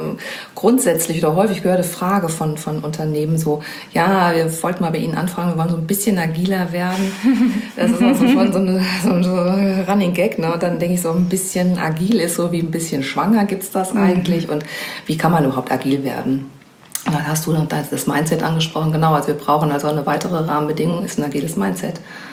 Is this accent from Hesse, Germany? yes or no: no; Dortmund, North Rhine-Westphalia, Germany; Aber ich komme aus Dortmund